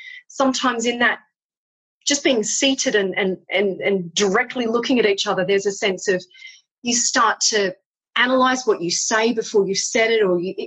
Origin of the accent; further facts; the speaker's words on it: Curl Curl, New South Wales, Australia; And I grew up in Curlcurl on the cliffs.